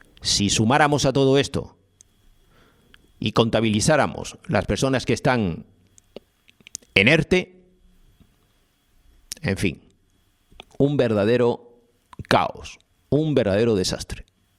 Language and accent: Spanish; Canary Islands, Spain; Cada vez somos menos los tinerfeños que trabajamos, que cotizamos.